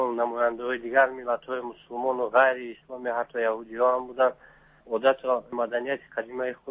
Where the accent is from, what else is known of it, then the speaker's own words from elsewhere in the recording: Tajikistan; ما دل و نیتی اون را داریم که زودتر به وطنی خود برگردیم